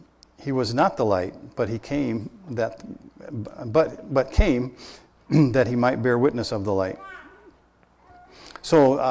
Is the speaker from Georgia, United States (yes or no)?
no; Evansville, Indiana, United States; If somebody said that to you, I came from Evansville, Indiana.